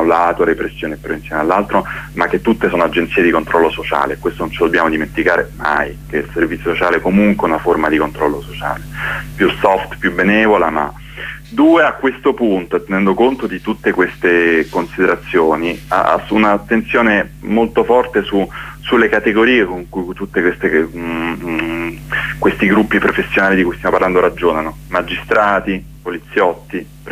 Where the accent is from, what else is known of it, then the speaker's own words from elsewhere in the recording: Rome, Lazio, Italy; now in Turin, Italy; Sono nel Piemonte meridionale, molto meridionale. sono di Roma, vivo a Torino dal 2009